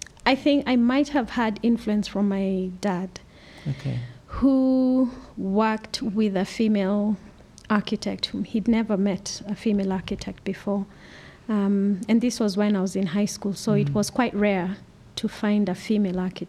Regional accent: Nairobi, Kenya; Born and raised in Nairobi, yes.

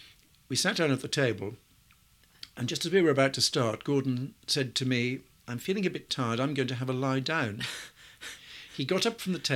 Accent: Wales, United Kingdom; Now, being a Welshman, yeah.

